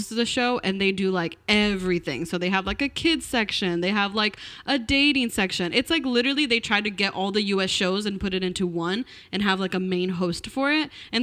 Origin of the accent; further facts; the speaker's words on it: Brazil; So I'm from Brazil